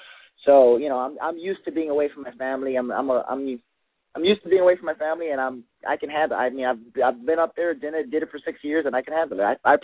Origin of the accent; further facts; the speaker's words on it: Miami, Florida, United States; also born or lived in Midwest; I think I'll handle fine because I'm born and bred in Miami. Directly after high school, I went straight up to the Midwest, and I literally had nobody with me.